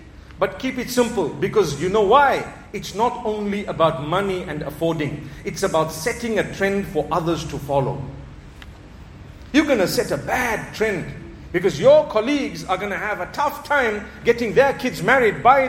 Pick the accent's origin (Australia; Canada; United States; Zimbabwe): Zimbabwe; I come from Zimbabwe, where food being wasted is not really an option